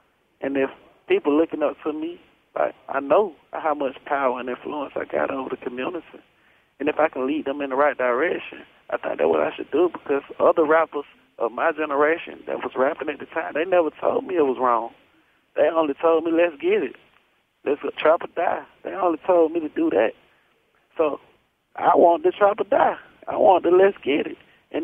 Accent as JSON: {"language": "English", "town": "Atlanta", "region": "Georgia", "country": "United States", "tie": "born or raised there", "said": "I'm an original Atlanta kid. You know what I'm saying? I was born in Grady Memorial Hospital. I'm from a neighborhood called The Bluff, when The Bluff was The Bluff."}